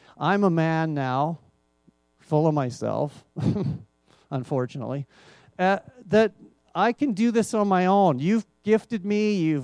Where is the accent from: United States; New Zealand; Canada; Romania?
Canada; Red Deer, Alberta; I was raised here in Red Deer. This is my first time back.